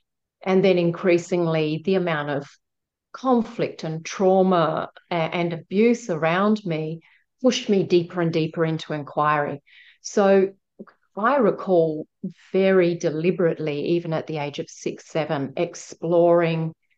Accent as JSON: {"language": "English", "region": "South Australia", "country": "Australia", "tie": "born or raised there", "said": "No, I was born on Kaurna country. I grew up on Kaurna country, which is South Australia. And so my ancestry is to the west coast of South Australia."}